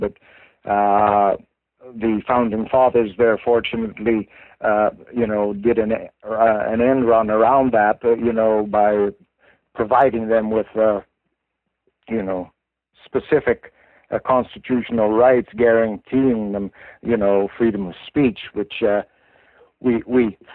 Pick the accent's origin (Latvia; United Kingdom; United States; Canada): Canada; which you know, as a Canadian citizen, I have a right and I have a duty.